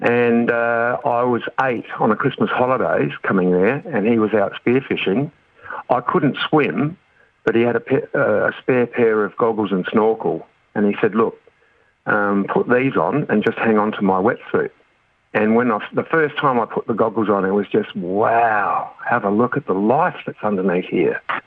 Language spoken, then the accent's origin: English; Port Lincoln, South Australia, Australia; also born or lived in Adelaide; I was born in Port Lincoln. Both my brother and I were born in Australia, but our parents immigrated out from war-torn Europe from Germany.